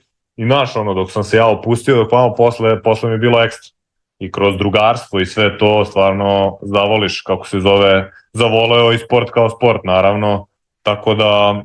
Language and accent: Serbian; Batajnica, Belgrade, Serbia; ja sam iz Batajnice tu, to je onako, da kažem, prigradsko naselje u Beogradu